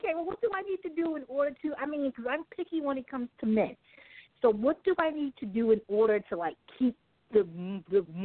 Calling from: New York City, New York, United States; I'm calling from New York City.

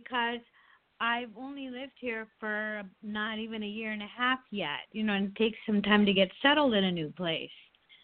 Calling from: Hawaii, United States; I'm calling from Hawaii.

